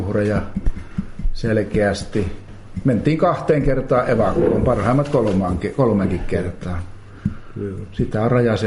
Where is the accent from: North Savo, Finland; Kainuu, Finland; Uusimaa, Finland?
Kainuu, Finland; Kuhmo; Ja sitten kuhmolaisille, mistä itse olen kotoisin